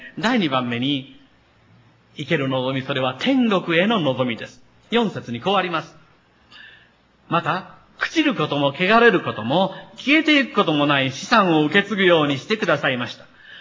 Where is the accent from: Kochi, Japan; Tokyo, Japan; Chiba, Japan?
Kochi, Japan; また私と同じ高知県出身ということでですね